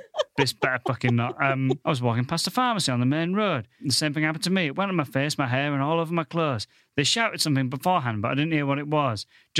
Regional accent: England, United Kingdom; accent: Northern; he heckled about my Northern accent

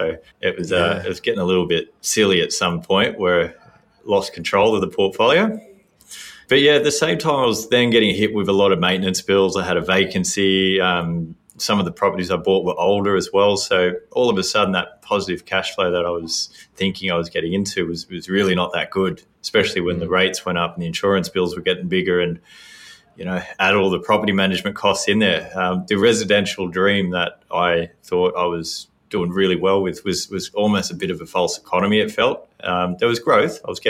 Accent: Sydney, New South Wales, Australia; I was an engineer in Sydney, so born and raised in Sydney

